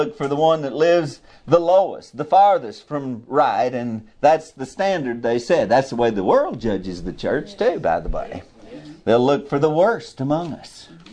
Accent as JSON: {"language": "English", "country": "United States", "said": "And that's what I am. Before I'm an American, I'm a Christian."}